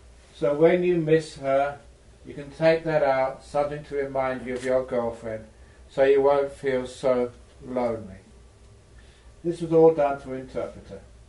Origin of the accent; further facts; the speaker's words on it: England, United Kingdom; born there; Because I was born in England.